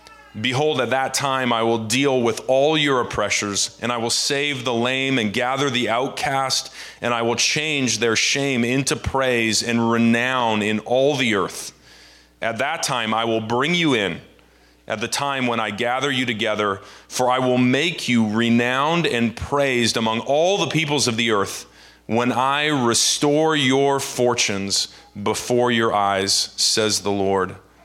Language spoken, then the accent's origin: English; Canada; now in United States; I'm Canadian and I feel like a foreigner sometimes on American soil